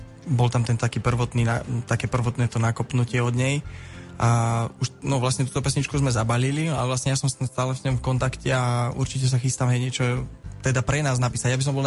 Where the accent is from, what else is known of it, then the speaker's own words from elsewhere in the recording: Czechia; ja ako Čech milujem proste